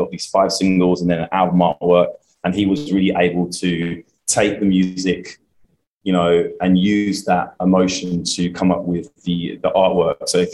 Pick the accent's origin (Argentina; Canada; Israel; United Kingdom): United Kingdom; Peterborough, East of England; moved away as an adult; also born or lived in Australia; now in Los Angeles, United States; I was born in England in a city called Peterborough. I was there for 28 years and then moved to Australia. I was there for 16 years.